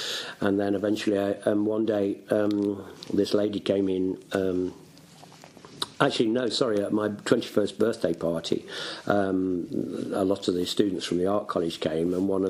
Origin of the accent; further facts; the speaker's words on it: Nottingham, East Midlands, United Kingdom; one in my hometown of Nottingham and one in London.